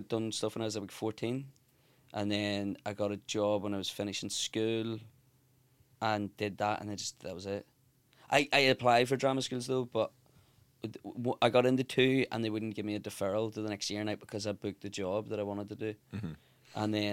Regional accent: Belfast, Northern Ireland, United Kingdom; No, I grew up in West Belfast.

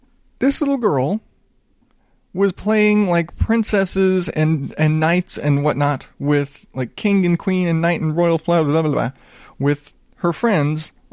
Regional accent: the South, United States; And again, I grew up in the South. You played cowboys and Indians.

